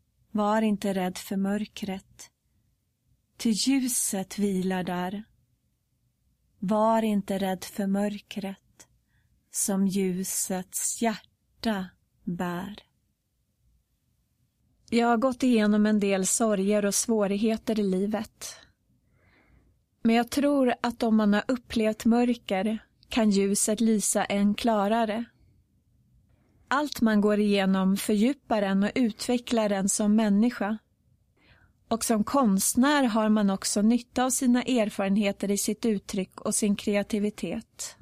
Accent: Tyresö, Stockholm County, Sweden; och är född och uppvuxen här i Tyresö.

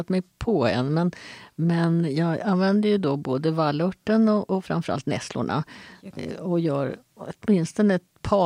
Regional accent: Sweden; som svensk uppvuxen på 40-50-talet så är jag uppfostrad att man ska odla sin egen potatis

